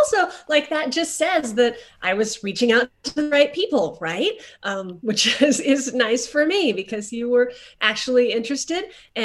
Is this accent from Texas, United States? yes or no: yes; Texas, United States; also born or lived in Kansas; now in California, United States; Well, I grew up in Texas and in Kansas, so I get really disappointed by the fact that all the books, a lot of books are set on the coast. I live on a coast now